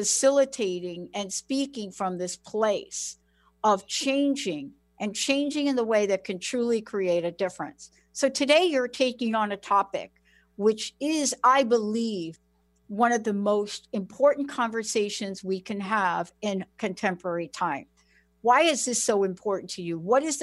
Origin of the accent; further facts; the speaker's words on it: East Coast, United States; You know, I personally, growing up on the East Coast, Glenna, is, and you know this, right?